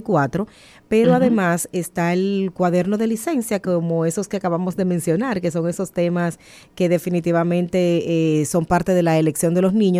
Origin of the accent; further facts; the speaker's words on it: Dominican Republic; Seguimos siendo esos dominicanos orgullosos de tener la representación en el béisbol como debe de ser.